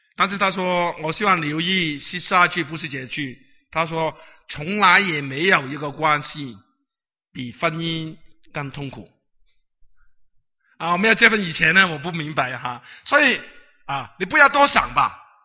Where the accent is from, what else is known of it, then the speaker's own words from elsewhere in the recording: Guangdong, China; 我们广东人说就像一个死的猫哈